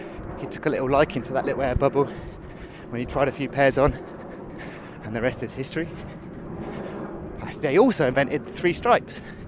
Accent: Bridport, South West England, United Kingdom; born there; I was born in Dorset, in a town called Bridport. And if you've watched the series Broadchurch, that's where it is.

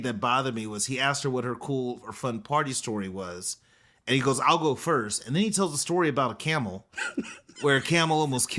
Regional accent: San Antonio, Texas, United States; I'm from San Antonio, and so I've met a lot of military folks.

